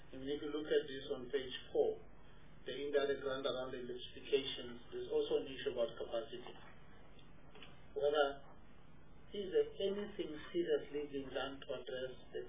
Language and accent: English; South Africa; I mean, I'm South African.